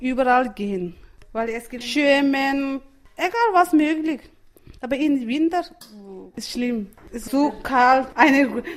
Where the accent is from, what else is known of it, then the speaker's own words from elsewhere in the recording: India; German is a second language; Eigentlich, ich bin eine Tibeterin, aber in Indien geboren. Ich bin geboren in Indien und dort aufgewachsen.